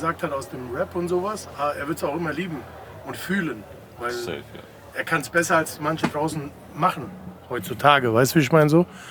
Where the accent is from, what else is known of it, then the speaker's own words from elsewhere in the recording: Frankfurt, Hesse, Germany; ich bin Frankfurter und farblos.